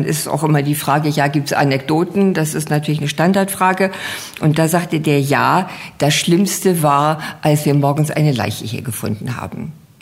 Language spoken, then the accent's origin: German; Northern Germany, Germany; Ich komme aus Norddeutschland, lebe hier allerdings schon 20 Jahre